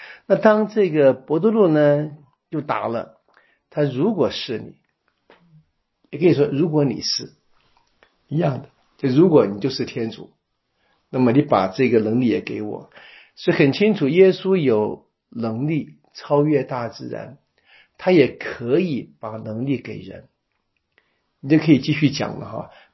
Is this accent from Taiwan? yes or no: yes; Taiwan; 我们台湾人活在海岛上我们对海的感觉比较容易